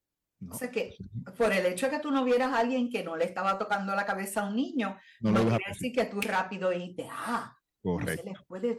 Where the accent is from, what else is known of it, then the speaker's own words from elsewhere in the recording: Puerto Rico; Desde nuestro punto de vista, en este caso, como puertorriqueños.